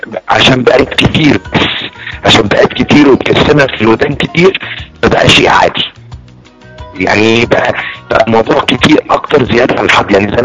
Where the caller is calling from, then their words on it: Egypt